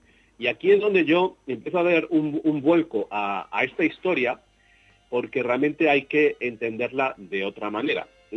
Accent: Spain; es una historia que nos han negado a nosotros mismos como españoles

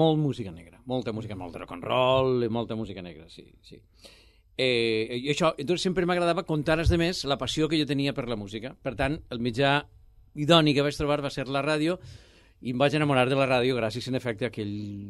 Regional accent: Gandia, Valencian Community, Spain; also born or lived in Madrid; Gandia perquè vaig estudiar al Palau en els jesuïtes i vaig fer l'institut a l'Ausias Marc. Vaig néixer en Madrid per avatars del desenvolupisme, mon pare, pobre, van haver d'anar allà a treballar, pobret. Però bueno, de Gandia, sóc ambaixador turístic de Gandia

